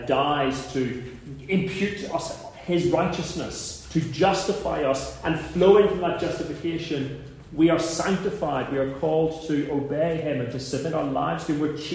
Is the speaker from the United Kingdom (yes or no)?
yes; Northern Ireland, United Kingdom; that's just me, that's my culture. I'm from Northern Ireland.